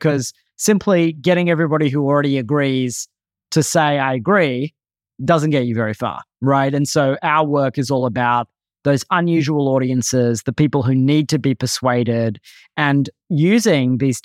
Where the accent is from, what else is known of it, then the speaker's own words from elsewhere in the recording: Australia; moved away as an adult; now in United States; I grew up in Australia, moved to the US as a young adult